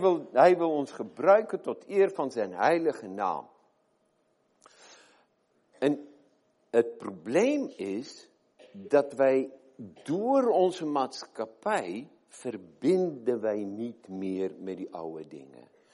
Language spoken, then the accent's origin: Dutch; South Africa; Dutch is a second language; En komen uit het droog land, ik kom uit Zuid-Afrika, ik kan het ook horen, ik leg wel eens de klemtoon verkeerd.